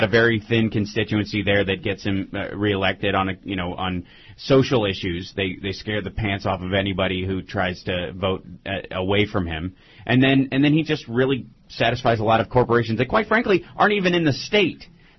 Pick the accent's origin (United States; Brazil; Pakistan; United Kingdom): United States; Kentucky; I'm originally from Kentucky.